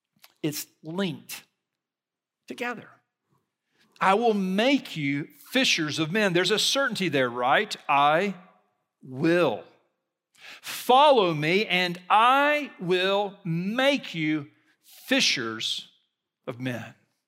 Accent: Gulf Coast, United States; As a little boy, I grew up on the Gulf Coast, and we lived on the water.

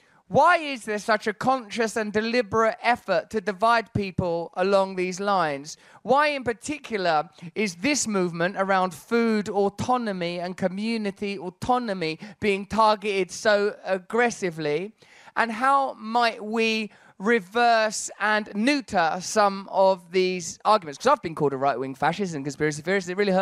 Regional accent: England, United Kingdom; Of course, I'm sat here as an English person

